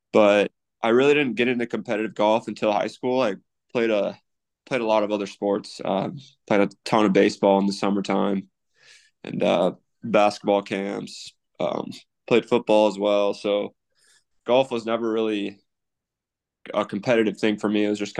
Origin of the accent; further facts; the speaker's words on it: Jewell, Iowa, United States; so I grew up in Jewell. For those who aren't familiar, it's just a tiny little town about 25 minutes north of Ames. There's only about 1,200 people, so it's just your classic Iowa small town.